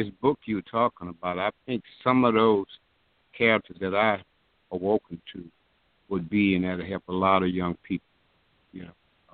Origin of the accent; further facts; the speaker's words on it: Lake Charles, Louisiana, United States; I am from Lake Charles, with all this commotion going on.